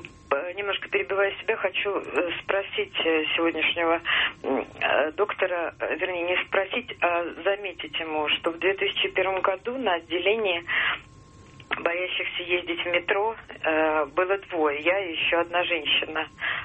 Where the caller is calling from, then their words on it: Saint Petersburg, Russia; Я звоню из Санкт-Петербурга.